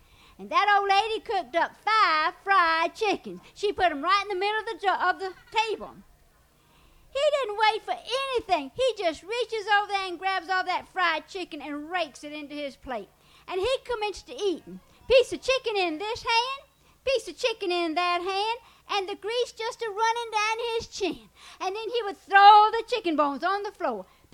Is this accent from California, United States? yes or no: no; South Carolina, United States; One of the stories that I grew up with hearing in South Carolina was about an old preacher called Dry Fry.